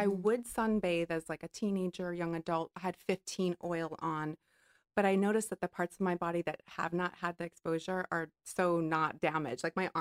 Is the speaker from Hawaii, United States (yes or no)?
yes; Hawaii, United States; And I think it was growing up in Hawaii. It was great, but I was made to feel extremely ugly by everyone else